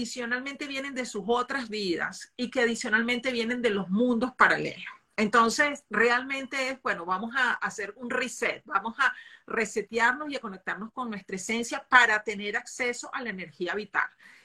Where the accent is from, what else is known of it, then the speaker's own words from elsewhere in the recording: Venezuela; moved away; also born or lived in Brazil; Yo soy venezolana, que en mi caso, pues, ir a Miami y salir era muy común